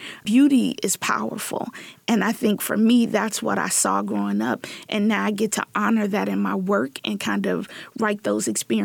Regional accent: Chicago, Illinois, United States; Growing up in Chicago, and specifically in the inner city of Chicago, in neighborhoods that people were afraid

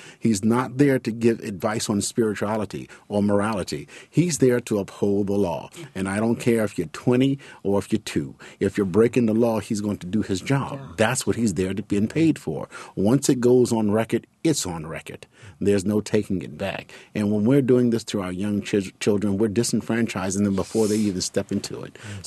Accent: New York City, New York, United States; I was born and raised in New York City.

